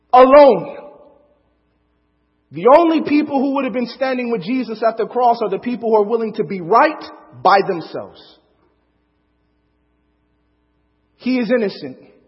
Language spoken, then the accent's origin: English; Chicago, Illinois, United States; And I'm saying that as an inner city person. I grew up in Chicago.